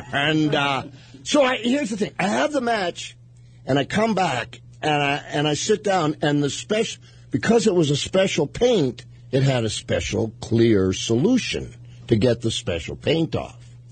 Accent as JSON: {"language": "English", "town": "Saskatoon", "region": "Saskatchewan", "country": "Canada", "tie": "born there", "said": "I was born in Saskatoon. It's 100 below."}